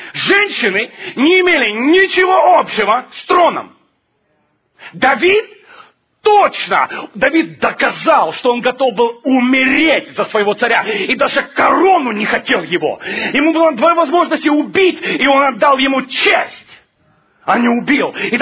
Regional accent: Zaporizhzhia Oblast, Ukraine; born there; Я родился на Хохляндии, на Запорожской Січі, маю право.

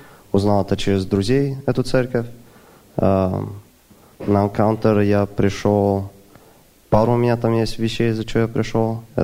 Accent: Portland, Oregon, United States; now in Seattle, United States; Я из Портленда, сейчас уже в Сиэтле живу.

